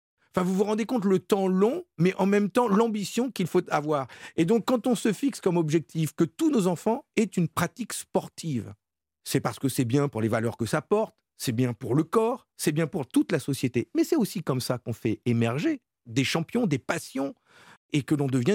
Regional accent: Lille, Hauts-de-France, France; dans le meeting chez nous à Lille.

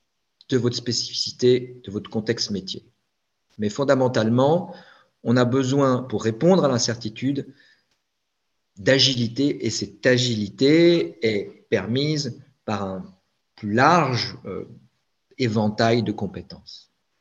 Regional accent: Annecy, Auvergne-Rhône-Alpes, France; Et moi, je viens d'Annecy, je suis un Haut-Savoyard

